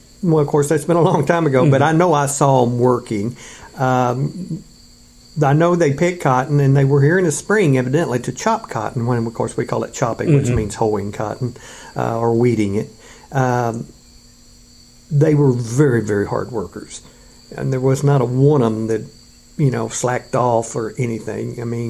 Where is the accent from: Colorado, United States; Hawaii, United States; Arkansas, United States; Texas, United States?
Arkansas, United States; Yarborough; also born or lived in Blytheville; Well, I was born in Blytheville, Arkansas, October 13th, 1949, my family lived in a little town north of Blytheville called Yarborough. We lived on a cotton soybean farm.